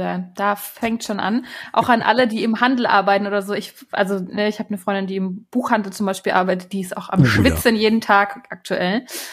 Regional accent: Bavaria, Germany; dann bin ich schon in Bayern und bin bei meiner Family

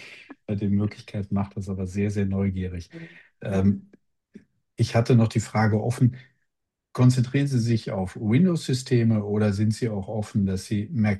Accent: Cologne, North Rhine-Westphalia, Germany; ich komme hier aus Köln

